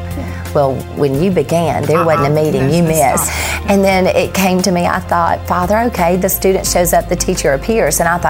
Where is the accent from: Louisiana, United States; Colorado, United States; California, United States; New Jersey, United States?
Louisiana, United States; West Monroe; I'm from West Monroe, Louisiana